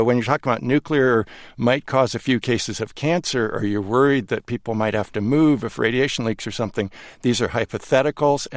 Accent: Boston, Massachusetts, United States; born there; and I'm 13th generation Massachusetts, I was born in Boston, I would like to think that this city's going to keep going for more generations.

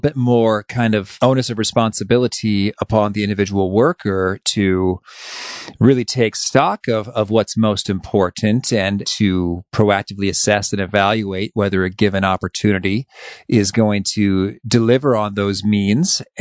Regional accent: Danville, Illinois, United States; I grew up in Danville, Illinois, which is the central part of the state.

